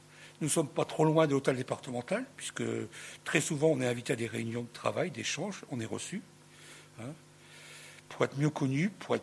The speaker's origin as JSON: {"language": "French", "region": "Hauts-de-France", "country": "France", "said": "moi, je ne suis pas du Pas-de-Calais, je suis du Nord, juste à côté."}